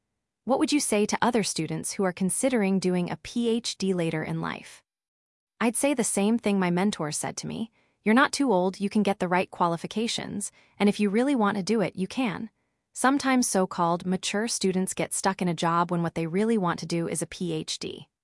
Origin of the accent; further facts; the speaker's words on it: Barcelona, Catalonia, Spain; I'm from Barcelona, and I come from a regular working-class family.